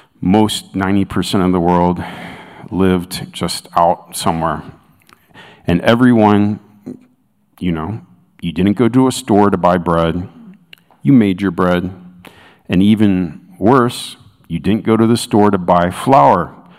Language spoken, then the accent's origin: English; United States; Now, I have to admit, I'm from America. I'm from a Western culture.